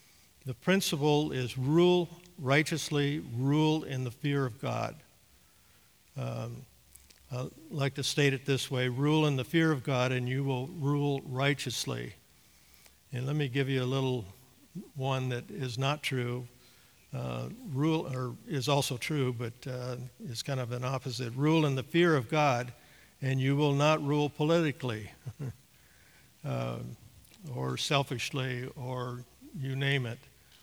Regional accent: Oregon, United States; I'm a very privileged man. I grew up in Oregon. I tell people that I never owned an umbrella until I left Oreg

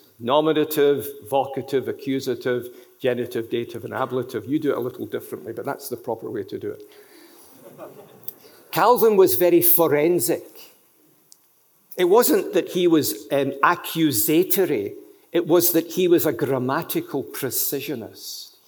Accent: Scotland, United Kingdom; accent: Scottish; Those of you who speak French far better than I do, it's French with a Scottish accent.

